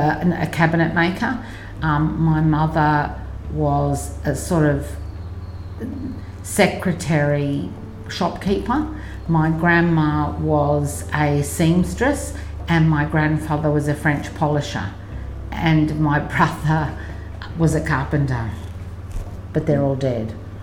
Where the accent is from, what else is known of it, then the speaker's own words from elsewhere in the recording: Sydney, New South Wales, Australia; I am 68, and I'm a lesbian. I grew up in Sydney, and I grew up sort of around Bondi Junction and then the North Shore in Lynfield. Yeah, that's where I grew up and lived until I was 31. And my parents were Austrian Jews